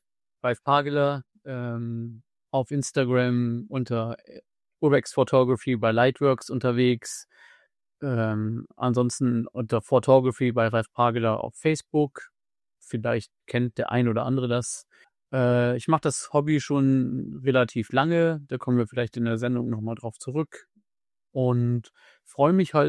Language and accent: German; Lower Saxony, Germany; Die gab es bei uns in Niedersachsen, wo ich eigentlich herkomme.